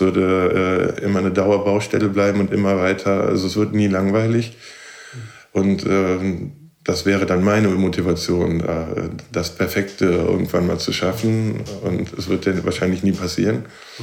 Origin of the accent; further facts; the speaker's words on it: Cologne, North Rhine-Westphalia, Germany; Als Kölner konnte ich Düsseldorf natürlich gar nicht annehmen